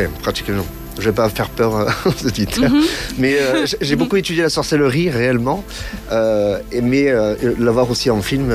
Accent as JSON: {"language": "French", "town": "Sainte-Anne-de-Provence", "region": "Provence-Alpes-Côte d'Azur", "country": "France", "tie": "born there", "said": "Oui, je suis né à Saint-Anne-de-Provence, donc c'est pas loin."}